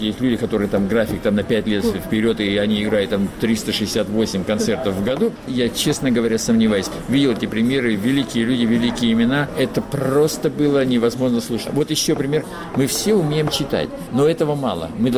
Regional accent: White Sea, Russia; я же с Белого моря, понимаете? Я викинг, помор, мне вода важный момент.

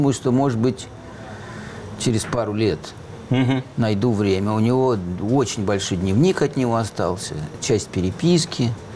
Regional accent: Moscow, Russia; born or raised there

